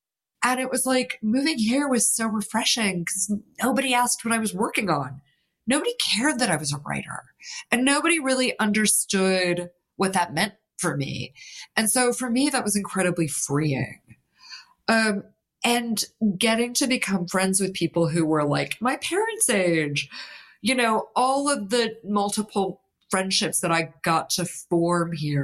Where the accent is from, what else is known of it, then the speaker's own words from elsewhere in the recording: London, United Kingdom; now in Margaretville, United States; when I came originally from London, like when I moved to Margaretville, is a very working class village.